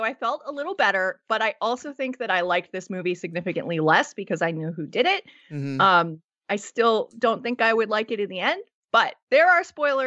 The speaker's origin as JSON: {"language": "English", "region": "New Jersey", "country": "United States", "said": "I know this because I am also from Union County, by the way. Born in the same hospital as Meryl Streep."}